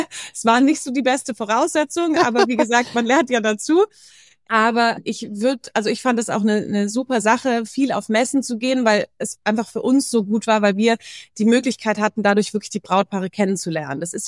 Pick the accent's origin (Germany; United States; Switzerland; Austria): United States; also born or lived in Asia; ich bin ziemlich international aufgewachsen. Das heißt, ich habe einen Großteil meiner Kindheit in Amerika verbracht. Wir waren dann auch noch lange in Asien. Ich habe im Ausland studiert